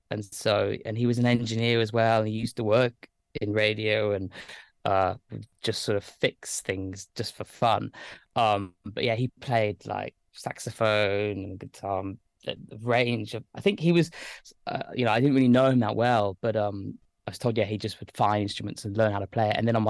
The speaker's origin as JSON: {"language": "English", "town": "Lichfield", "region": "West Midlands", "country": "United Kingdom", "tie": "born or raised there", "said": "I grew up in Staffordshire. I'm from a place called Lichfield, which is a city, and it's a very, very small city, sort of outside of Birmingham, near Tamworth"}